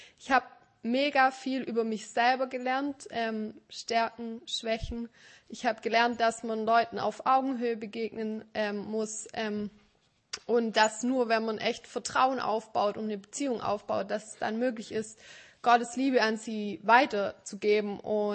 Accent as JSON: {"language": "German", "country": "Germany", "said": "Leute, ich komme aus Deutschland"}